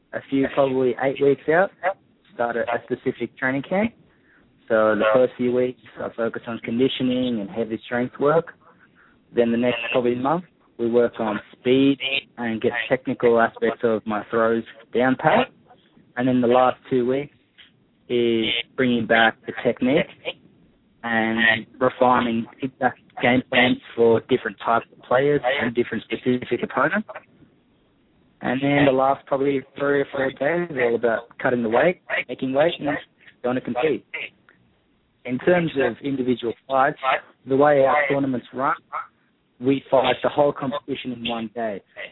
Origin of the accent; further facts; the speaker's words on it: Portugal; English is a second language; He's from Brazil and I'm from Portugal, but it's a pretty common surname within the Portuguese-speaking community.